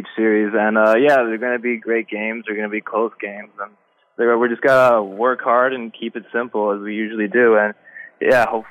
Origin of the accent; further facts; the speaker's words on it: Skokie, Illinois, United States; I'm from Skokie, yeah.